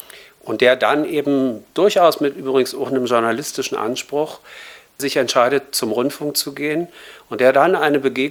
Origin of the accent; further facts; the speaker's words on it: Berlin, Germany; ich bin Teil meiner Kindheitsjahre in Schöneberg aufgewachsen.